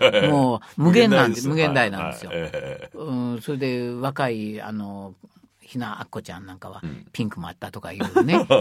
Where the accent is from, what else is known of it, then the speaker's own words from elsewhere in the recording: Shiga, Japan; born there; 僕はね生まれたのがね滋賀県で生まれたんですけれども、電気がつくのが滋賀県で一番遅かったところ。